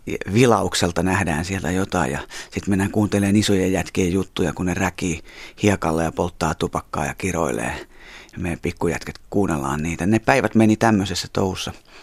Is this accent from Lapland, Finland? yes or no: no; Kangasala, Pirkanmaa, Finland; Mä oon paljasjalkainen kangasalalainen, eli Kangasalalla syntynyt, mutta meidän suku on Jyväskylästä kotoisin, että siellä tuli vietettyä paljon lomia ja kesiä alakouluikäisenä.